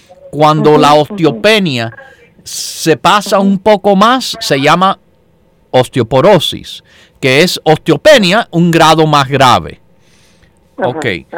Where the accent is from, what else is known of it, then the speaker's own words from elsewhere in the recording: United States; born there; en un país libre como aquí donde yo nací